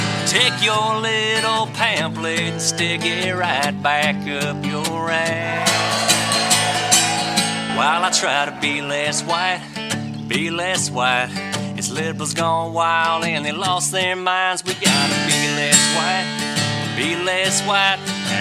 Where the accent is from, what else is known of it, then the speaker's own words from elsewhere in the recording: Mississippi, United States; Y'all, I'm from Mississippi.